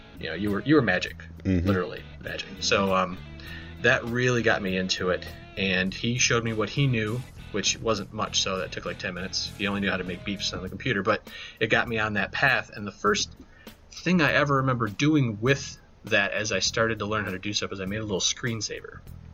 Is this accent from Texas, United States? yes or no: no; Michigan, United States; I grew up in Michigan, United States, for anybody who's listening that's outside of the United States.